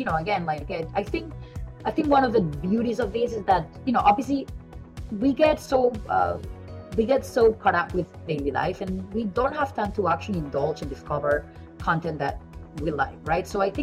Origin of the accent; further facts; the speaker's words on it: Barcelona, Catalonia, Spain; as Spaniards do. You know, I'm originally from Barcelona, so I like to be very straightforward